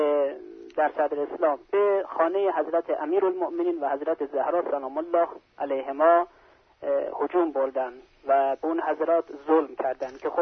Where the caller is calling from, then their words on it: Mashhad, Razavi Khorasan, Iran; بله ما از مشهد هستم.